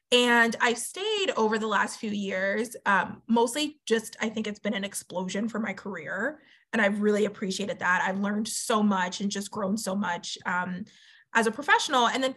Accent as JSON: {"language": "English", "region": "North Carolina", "country": "United States", "tie": "born or raised there", "moved": "yes", "lives_now": "Washington, D.C., United States", "said": "I have every sort of like Southern ness about me, and I grew up in North Carolina. So when I moved here to the DC area"}